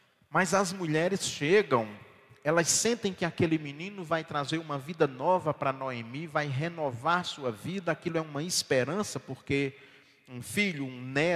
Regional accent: Rio Grande do Norte, Brazil; Eu ainda sou de uma geração que eu vi lá na minha região, no sertão nordestino, avô tomar para si algum neto.

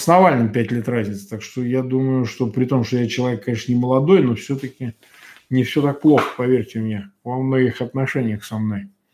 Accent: Samara, Samara Oblast, Russia; born there; Я сам не москвич. Я родился в Самаре.

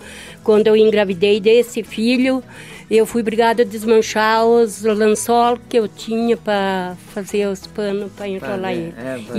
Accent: Turvo, Brazil; born there; Lá no Turvo.

